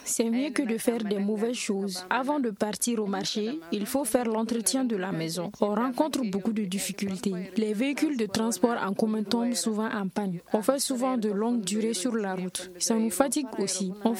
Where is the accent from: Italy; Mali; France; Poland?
Mali; Kolongo, Ségou; Je viens de Massina, Kolongo, dans le cercle de Massina.